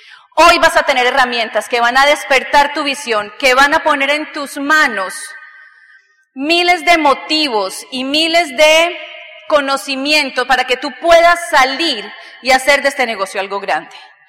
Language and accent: Spanish; Colombia; Bueno, yo estudié en Colombia. En Colombia, yo soy colombiana, la comunicación social dejó de ser una carrera.